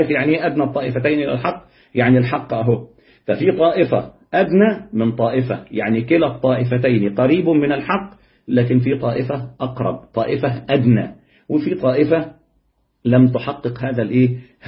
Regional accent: Upper Egypt, Egypt; ده احنا عندنا في الصعيد هنا لو واحد شتم واحد وسكت له هتبقى ليلة

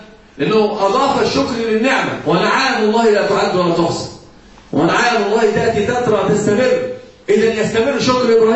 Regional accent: Egypt; لما عندنا في مصر المثل يقال كالهرة تأكل وتنكر

